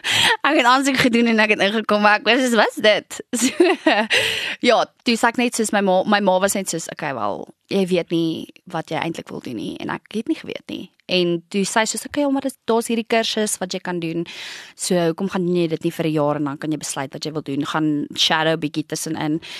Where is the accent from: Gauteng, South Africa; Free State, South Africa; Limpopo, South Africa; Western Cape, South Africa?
Limpopo, South Africa; Modimolle; ek het in Nylstroom groot geword en Warmbad is soos Bella Bella, Modi Molly en Bella Bella. Dit is so 20 minute uit mekaar uit, maar my sangafrigting was in Warmbad gewees en ons het in Nylstroom op 'n plaas actually geblei